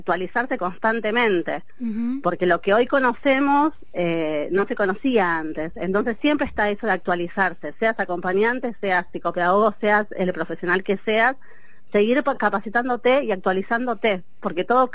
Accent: Mar del Plata, Buenos Aires Province, Argentina; Y mira, en nuestro caso acá, yo soy de Mar del Plata

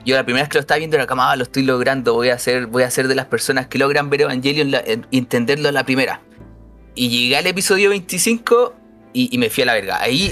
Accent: Coyhaique, Aysén, Chile; Ya, yo soy del sur de Coyhaique.

